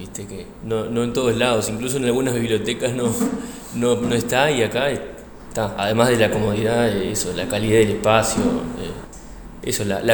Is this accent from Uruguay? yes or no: yes; Montevideo, Uruguay; tengo 22 años. Soy de acá de Montevideo, estudiante del IPA.